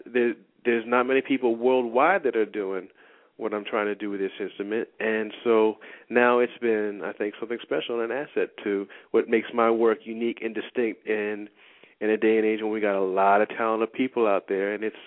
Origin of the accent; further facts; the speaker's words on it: New Jersey, United States; met my mother, and we grew up in New Jersey, wasn't much of a Middle Eastern or Egyptian community around. Didn't have Arabic being spoken at home.